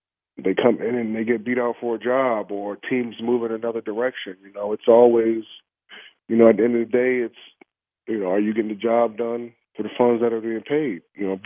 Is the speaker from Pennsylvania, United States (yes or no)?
no; King George, Virginia, United States; I'm a kid from King George, Virginia.